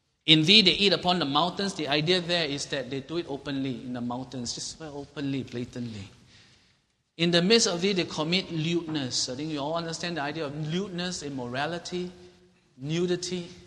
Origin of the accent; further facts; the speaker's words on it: Singapore; Do you realize that as a Singaporean Christian, we may have gotten immune to the fact that there is idolatry in Singapore?